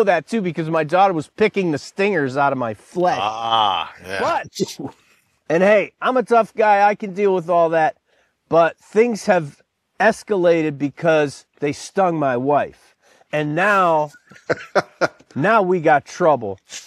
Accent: Buffalo, New York, United States; I grew up in the Buffalo, New York area in the early 1970s

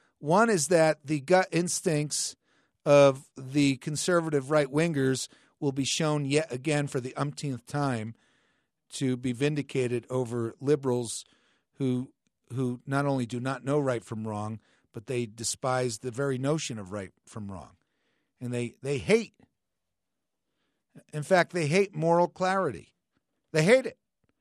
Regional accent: New Jersey, United States; born there; I was born in New Jersey.

